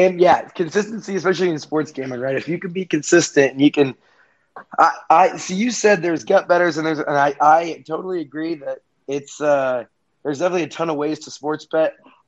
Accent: Indianapolis, Indiana, United States; I mean, as I said, we're from Indianapolis. This is where the Big Ten championship is.

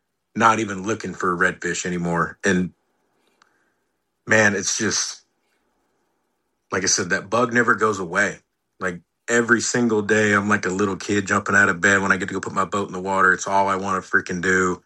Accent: Corpus Christi, Texas, United States; I was born and raised here. I grew up. If you've ever been to Corpus, I'm born and raised in Flower Bluff, right here on the coast. I still live here to this day. I've never left.

